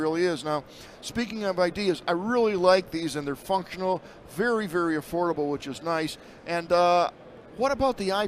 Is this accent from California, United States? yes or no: no; Phoenix, Arizona, United States; We're from Phoenix, so.